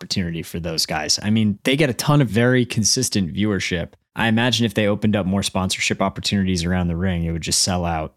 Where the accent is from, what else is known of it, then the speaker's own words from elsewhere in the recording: United States; as a living, breathing American